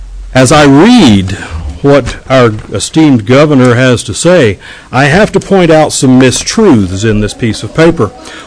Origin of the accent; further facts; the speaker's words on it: Carlsbad, New Mexico, United States; born there; I was born in Carlsbad, New Mexico, more years ago than I care to tell you, and I've lived here most of my life.